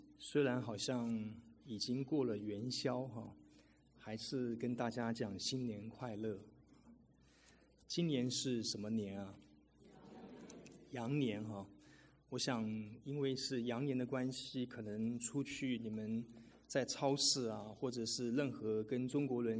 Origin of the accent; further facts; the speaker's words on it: Taipei, Taiwan; 我因为从小在都市中长大，我在台北长大